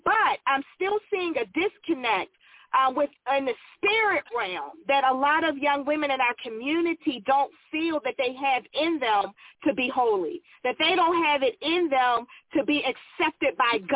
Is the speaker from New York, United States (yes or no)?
no; Pittsburgh, Pennsylvania, United States; I grew up in Lincoln, Lymington.